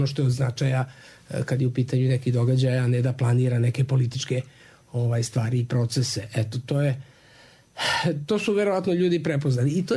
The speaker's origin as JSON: {"language": "Serbian", "town": "Dubrovnik", "region": "Dubrovnik-Neretva County", "country": "Croatia", "tie": "born or raised there", "also_born_or_lived": "Belgrade, Serbia / Montenegro", "said": "mi iz Danilograda u Crnoj Gori, moja cela porodica, brati i dve sestre, mi smo rođeni u Beogradu, ali smo odrastali i u Dubrovniku i u Crnoj Gori, kod naših baba, kod dede"}